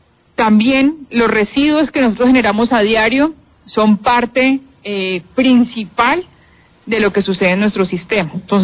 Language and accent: Spanish; Cali, Valle del Cauca, Colombia; como caleños, como ciudadanos de nuestra ciudad